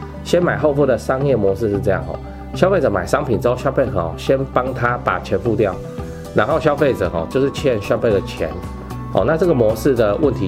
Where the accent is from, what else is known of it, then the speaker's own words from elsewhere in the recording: Taiwan; 就是我们台湾人的不管是市场还是说这个经营层哦